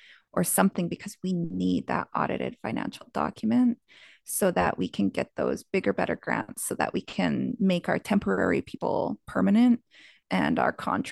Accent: Montana, United States; I never imagined as a girl growing up on the Blackfeet Reservation living at under $300 a month before bills that I would be running a $140,000 organization and putting more than $50,000 back into my community.

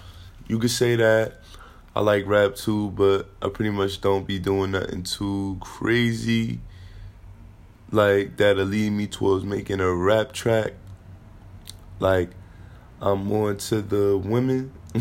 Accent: Brooklyn, New York, United States; So I'm from Brooklyn. And everybody know, if you heard of Brooklyn, it's a lot going on in our city.

